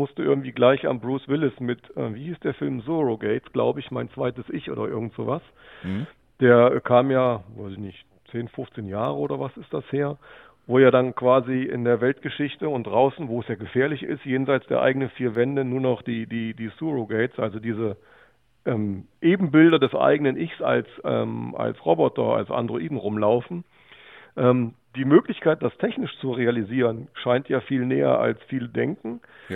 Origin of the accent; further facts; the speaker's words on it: Hesse, Germany; wir Nordhessen sehen das ganz anders.